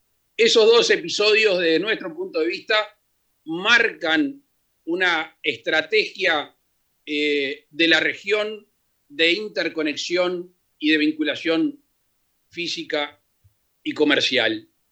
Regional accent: Uruguay; nosotros como uruguayos

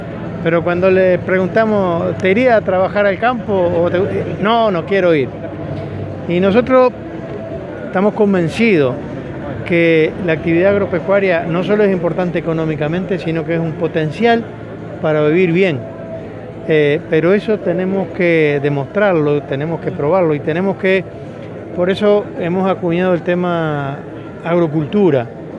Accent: Uruguay; Somos pocos uruguayos.

